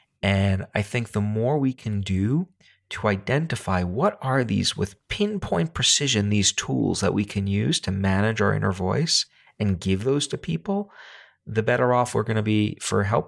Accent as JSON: {"language": "English", "town": "New York City", "region": "New York", "country": "United States", "said": "I'm a human being and I come from New York City."}